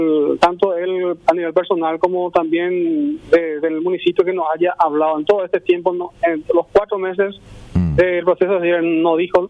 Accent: Areguá, Central, Paraguay; now in Ñemby, Paraguay; Sí, yo soy natural de Areguá, pero hace 10 años estoy, por 11 años estoy viviendo en Ñembú.

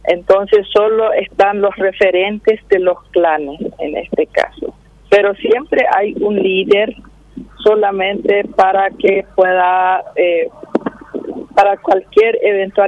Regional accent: Laguna Escalante, Presidente Hayes, Paraguay; Yo soy de Laguna Escalante, Fischat, que es de la zona de Pilcomayo, zona sur.

